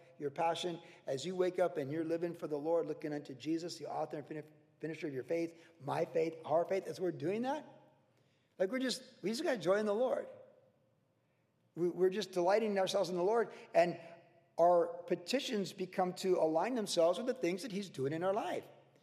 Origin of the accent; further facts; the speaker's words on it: Cleveland, Ohio, United States; Must be because I was born in Cleveland and grew up swimming in Lake Erie.